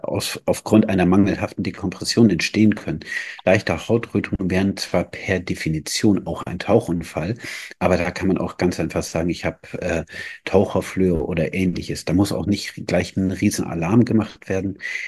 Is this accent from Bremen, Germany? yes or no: yes; Bremen, Germany; hier bei uns in Norddeutschland, ich komme ja aus Bremen